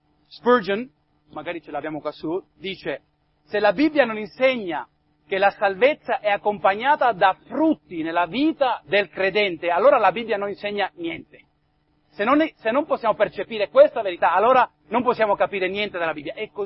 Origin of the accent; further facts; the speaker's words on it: United States; Italian is a second language; Io vengo dall'America.